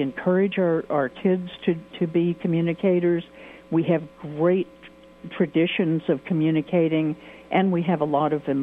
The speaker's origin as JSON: {"language": "English", "region": "Oklahoma", "country": "United States", "tie": "born or raised there", "said": "growing up in Oklahoma, around so many Native nations, really had a tradition of communication within our own Muscogee Creek Nation."}